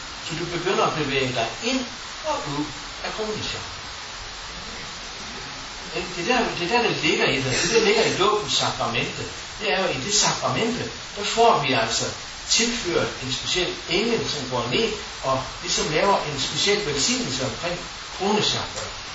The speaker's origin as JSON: {"language": "Danish", "town": "Aalborg", "region": "North Denmark Region", "country": "Denmark", "said": "den by, jeg kommer fra Aalborg"}